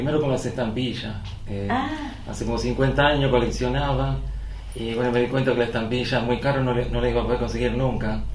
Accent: San Nicolás, Buenos Aires Province, Argentina; hace 2 años que me declararon ciudadano ilustre, yo soy de San Nicolás

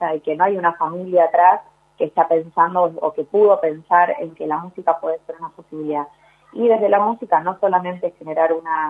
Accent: Chascomús, Buenos Aires Province, Argentina; apliqué por primera vez acá, en Chascomús, en mi pueblo, Chascomús

